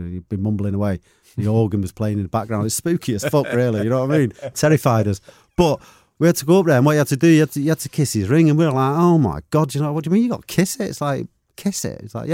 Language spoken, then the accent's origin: English; Manchester, North West England, United Kingdom; I was born in St. Mary's Hospital, just a mile out of town here. I lived in Longsight. I lived in Longsight till I was about, I think it was about 9 years of age.